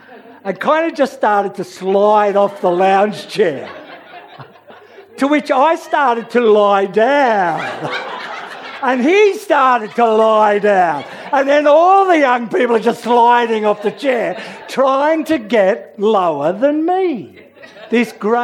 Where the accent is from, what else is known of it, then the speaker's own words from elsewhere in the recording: Australia; Now, you need to understand, I am an Australian.